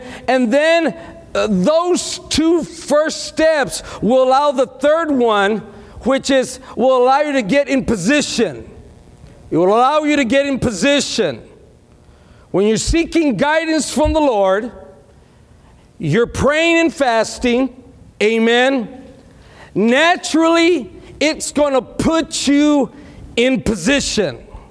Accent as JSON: {"language": "English", "region": "Texas", "country": "United States", "said": "I'm from South Texas, all kicker dancing, amen?"}